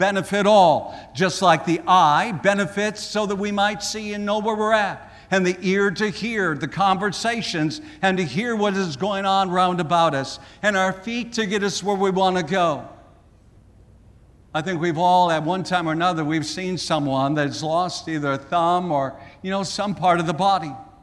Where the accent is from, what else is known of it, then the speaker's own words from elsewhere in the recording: South Dakota, United States; There was a man that I grew up with back in South Dakota